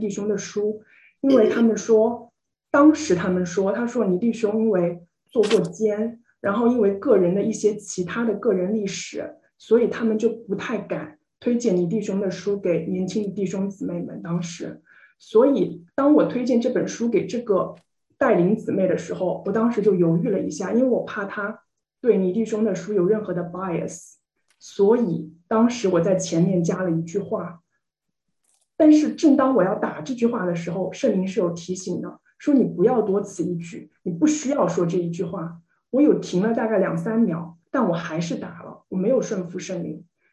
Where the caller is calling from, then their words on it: Seattle, Washington, United States; 我是西雅图的